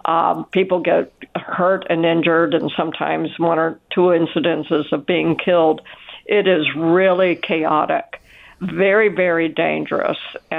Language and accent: English; Memphis, Tennessee, United States; Memphis is my hometown. I used to be a police officer there.